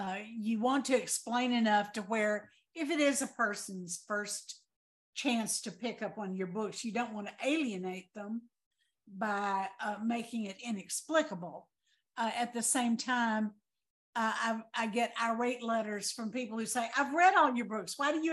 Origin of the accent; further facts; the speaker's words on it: Mississippi, United States; I was brought up in the Mississippi Delta, which could not be a more different setting than the West in the 1950s and 60s.